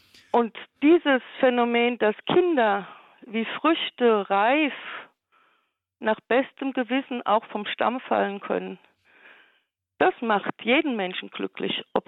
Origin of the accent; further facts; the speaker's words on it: Eberstadt, Hesse, Germany; ich stamme aus Eberstadt, aus einer alten Gerber-Handwerksdynastie.